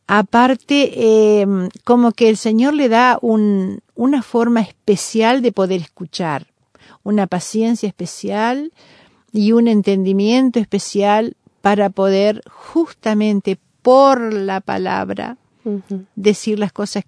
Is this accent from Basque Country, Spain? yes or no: yes; Basque Country, Spain; Yo como vasca me pongo muy brava.